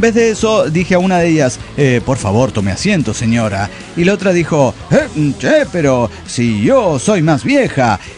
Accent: Cochabamba, Bolivia; Soy … de Cochabamba, Bolivia.

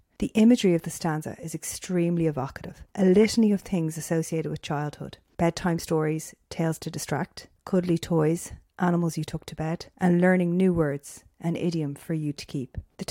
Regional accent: Dublin, Leinster, Ireland; I'm an English teacher from Dublin

